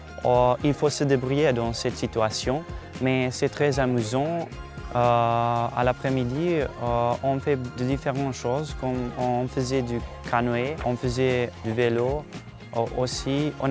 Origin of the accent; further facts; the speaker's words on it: Serbia; j'ai 23 ans. Je viens de Serbie.